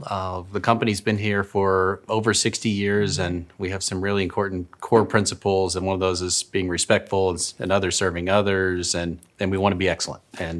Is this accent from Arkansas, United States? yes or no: yes; Arkansas, United States; And where I grew up in the South here in Arkansas, and it was always required and a sign of respect.